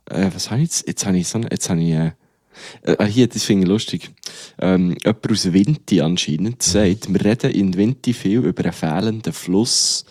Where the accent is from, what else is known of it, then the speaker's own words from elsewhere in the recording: Thun, Bern, Switzerland; now in Bern, Switzerland; fehlen mir in Bern schon, also zwei Sachen, Berge und der See. Ich finde das halt geil an Thun, an dort, wo ich aufgewachsen bin.